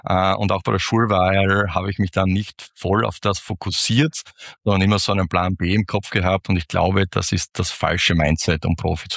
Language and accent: German; Styria, Austria; Ich bin am Land aufgewachsen, also in einer kleinen Gemeinde, 30 Minuten südlich von Graz.